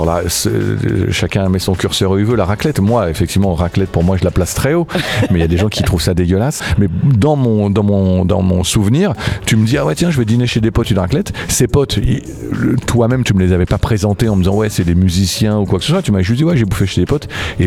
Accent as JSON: {"language": "French", "country": "France", "said": "je suis français"}